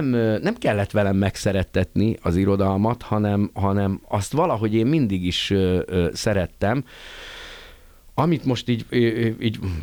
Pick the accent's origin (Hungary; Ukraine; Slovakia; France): Hungary; Budapest; Én a Terézvárosban nőttem fel, a Király utcában, Király utca Akászfa sarkán.